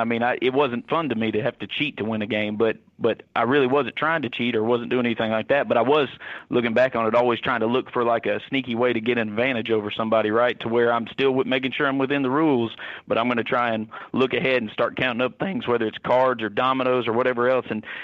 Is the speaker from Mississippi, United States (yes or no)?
yes; Mississippi, United States; also born or lived in Louisiana; Well, I was born in South Louisiana, but I mostly grew up down on the coast in Mississippi.